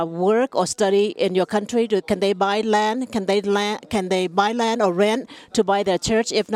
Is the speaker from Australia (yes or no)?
no; Vietnam; English is a second language; I'm from Vietnam.